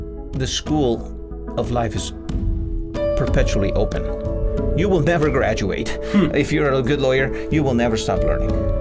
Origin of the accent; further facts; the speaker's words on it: El Salvador; I was born and raised in Central America. I was born and raised in El Salvador. So life was poor.